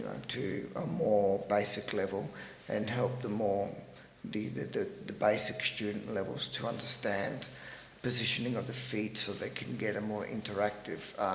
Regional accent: Adelaide, South Australia, Australia; So, I had a lot of contact with these people growing up in Adelaide.

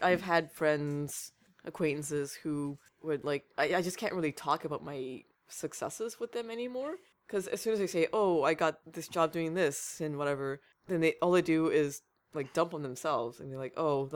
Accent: Vancouver, British Columbia, Canada; I grew up in Vancouver, where we have a huge Asian population.

